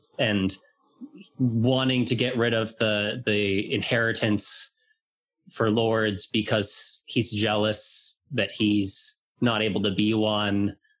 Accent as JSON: {"language": "English", "country": "United States", "said": "which I'm an American, but from my understanding, I've always gotten the sense that England, even today, it's still, there is a much more clear kind of, you know, workers' culture than you would see in the U.S."}